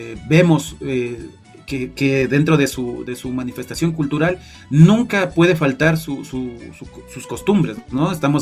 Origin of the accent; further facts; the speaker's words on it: Ecuador; al representarnos como ecuatorianos con nuestra música propia, pues siempre será motivo de orgullo